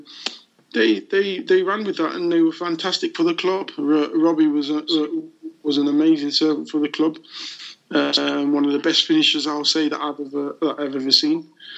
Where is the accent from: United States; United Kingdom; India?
United Kingdom; Leicester, East Midlands; I'm from Leicester, so I was born and raised in Leicester. I didn't know anything else.